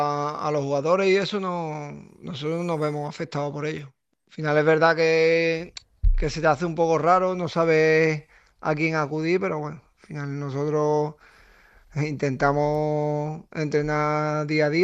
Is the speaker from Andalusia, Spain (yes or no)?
yes; Seville, Andalusia, Spain; moved away; Yo salí de Andalucía, de Sevilla